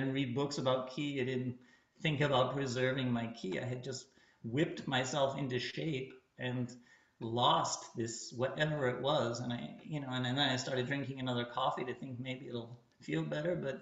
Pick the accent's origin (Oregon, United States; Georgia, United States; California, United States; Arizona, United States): California, United States; You know, I'm not a big camper, and I'm from Southern California.